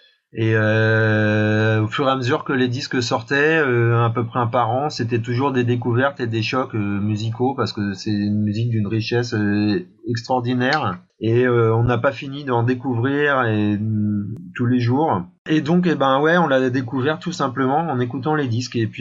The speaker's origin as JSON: {"language": "French", "country": "France", "said": "en tant que Français, on était assez bien placé pour découvrir cette musique"}